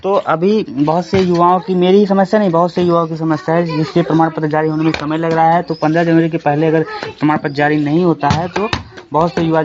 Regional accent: Ambedkar Nagar, Uttar Pradesh, India; मैं अंबेडकर नगर का रहने वाला हूँ।

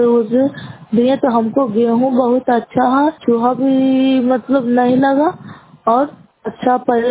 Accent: Bihar, India; नालंदा जिला नगर नौसा ब्लॉक पंचायत के निवासी हूँ।

